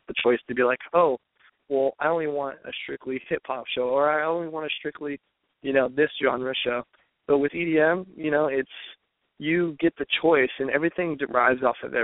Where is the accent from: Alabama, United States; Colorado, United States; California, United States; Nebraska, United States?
California, United States; San Diego; I'm from San Diego.